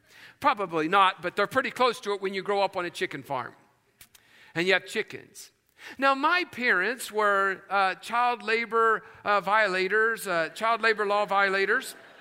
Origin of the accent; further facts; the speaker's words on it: West Virginia, United States; this is just a reality of growing up in West Virginia.